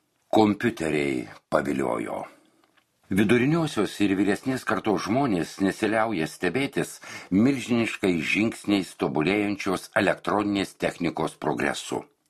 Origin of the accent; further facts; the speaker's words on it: Panevėžys County, Lithuania; Gimiau ir augau Pasvalio rajone. Ten baigiau ir pradinę mokyklą. Vidurinį mokslą tiesiog Panevėžyje, suaugusiųjų aklųjų vidurinėje mokykloje.